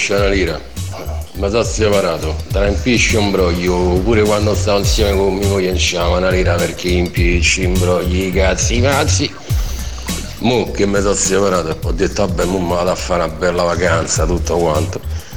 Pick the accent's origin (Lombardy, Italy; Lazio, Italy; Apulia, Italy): Lazio, Italy; Rome; siamo tutti di Roma, non c'ho nessuno fuori, né in campagna, né in montagna, né in collina, né al mare, non c'ho nessuno